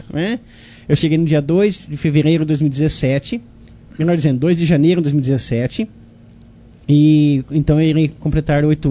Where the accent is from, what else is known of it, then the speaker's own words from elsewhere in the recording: Monte Alto, São Paulo, Brazil; Monte Alto é minha terra, eu sou montealtense, nascido, criado de coração, há 42 anos já, com a graça de Deus.